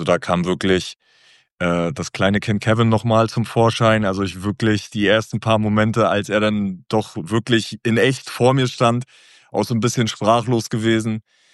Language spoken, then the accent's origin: German; Rostock, Mecklenburg-Vorpommern, Germany; Also gebürtig komme ich eigentlich aus dem Norden der Republik. Bin in Rostock geboren, bin da aufgewachsen, habe da angefangen, Fußball zu spielen. Bin auch da dann zum Profi geworden. Und ja, mittlerweile spiele ich im Heidenheim, also genau im Süden der Republik auch.